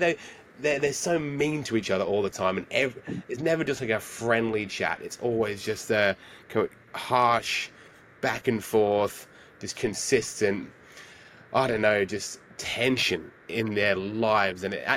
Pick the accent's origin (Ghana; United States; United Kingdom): United Kingdom; England; I'm from England